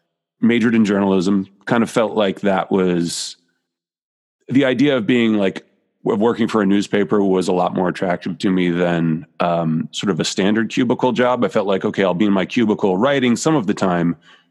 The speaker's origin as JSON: {"language": "English", "region": "New Jersey", "country": "United States", "tie": "born or raised there", "said": "I grew up in New Jersey."}